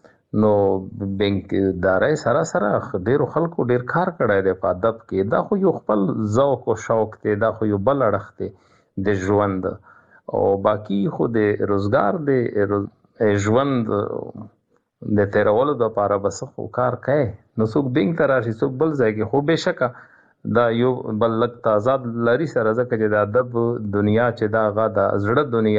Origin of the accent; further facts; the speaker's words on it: Takht-e-Nasrati, Khyber Pakhtunkhwa, Pakistan; زه د کرک ضلع کې یو تحصیل ولسوالي تخت نصرتی، او بیا پکې یو کلی دی میاکی کلی ورته وایي، څوک یې میانکی شریف بولي او څوک ومونګه میاکی کلی ورته په پښتو کې. په اردو کې خلک میانکی لیکي. زه په هغه کې زیږیدلم او په 1988